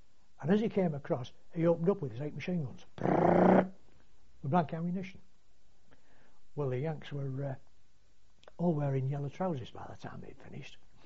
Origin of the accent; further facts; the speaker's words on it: United Kingdom; But of course, being British and having to work with limited tools